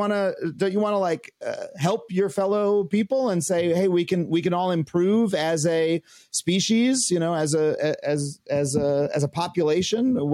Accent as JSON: {"language": "English", "region": "New York", "country": "United States", "tie": "born or raised there", "said": "I grew up on Long Island in an affluent suburb."}